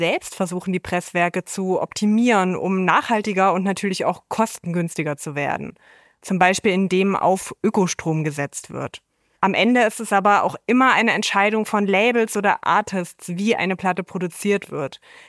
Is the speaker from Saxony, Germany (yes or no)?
yes; Leipzig, Saxony, Germany; in meiner Heimatstadt Leipzig